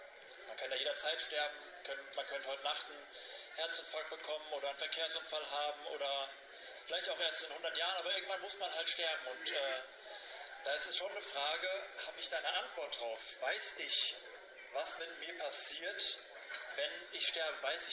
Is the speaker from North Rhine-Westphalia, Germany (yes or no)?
no; Frankfurt, Hesse, Germany; ich komme eigentlich aus Frankfurt, aus einer großen Stadt.